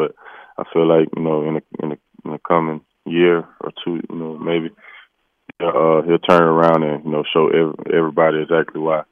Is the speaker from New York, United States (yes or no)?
no; Tuscaloosa, Alabama, United States; You know, just growing up in Tuscaloosa, obviously, you know, the few, you know, Bama boys that came through